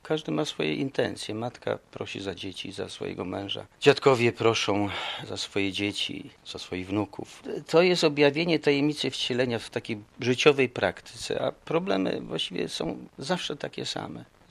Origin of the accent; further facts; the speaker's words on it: Silesian Voivodeship, Poland; postanowiłem, jako Ślązak taki typowy, siąść na koło i jechać na Górę Świętej Anny po odpowiedź.